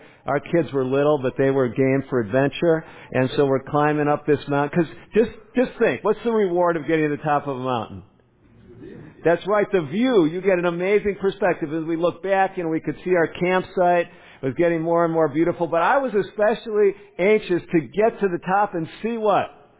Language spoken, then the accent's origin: English; Chicago, Illinois, United States; And growing up in Chicago, they had some big buildings.